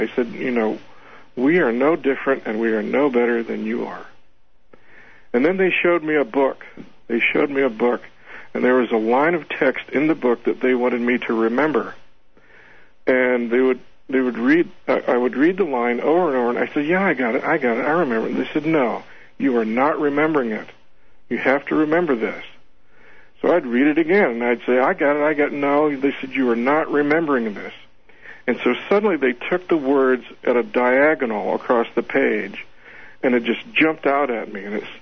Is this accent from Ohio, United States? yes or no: yes; Ohio, United States; now in Arizona, United States; the landscape here is so incredibly beautiful and is so alien from what I had been used to growing up in Ohio